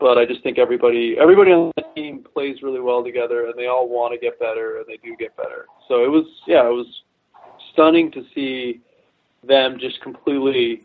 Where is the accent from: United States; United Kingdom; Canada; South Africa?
United States; California; I'm from the Bay Area originally.